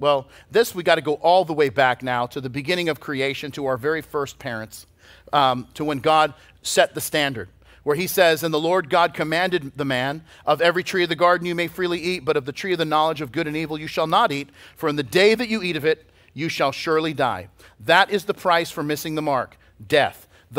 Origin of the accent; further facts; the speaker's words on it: Boston, Massachusetts, United States; In my sister's basement, and I grew up in Boston, and that's where she lives.